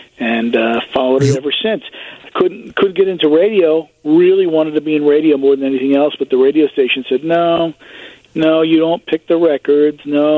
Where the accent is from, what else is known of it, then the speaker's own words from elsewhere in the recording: New Jersey, United States; I grew up in New Jersey, which was between New York and Philadelphia, of course.